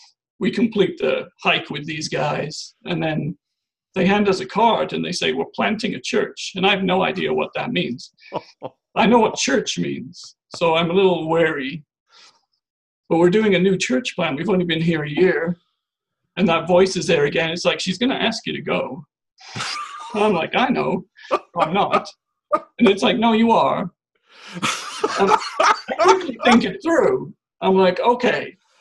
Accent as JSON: {"language": "English", "region": "England", "country": "United Kingdom", "tie": "born there", "said": "my church background is pretty much zero. I was born in England, and it's a pretty secular place. So my parents, there was no church for my parents. There was no church for me."}